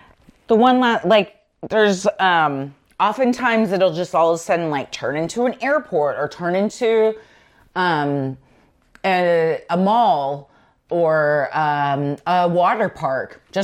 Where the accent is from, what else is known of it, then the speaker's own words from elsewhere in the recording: Texas, United States; And as a Texan, I can say that.